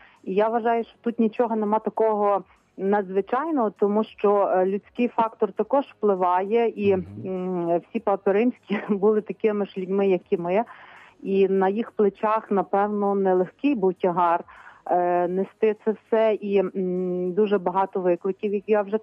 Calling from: Lviv Oblast, Ukraine; Львівщина.

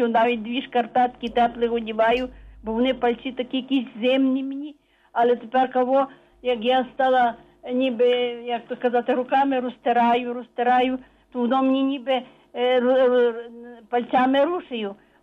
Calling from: Lviv, Lviv Oblast, Ukraine; Я з Львова

